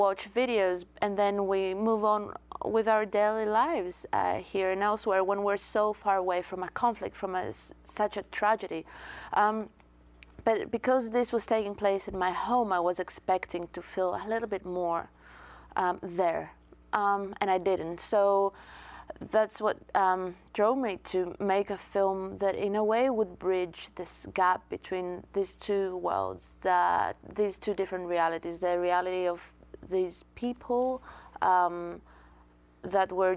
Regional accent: Greece; my home country, Greece, was in the epicenter of it all

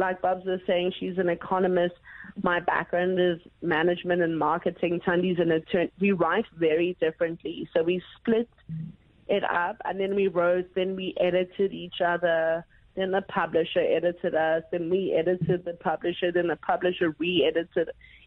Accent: South Africa; as women, as South African women, as Black South African women, we hail from greatness.

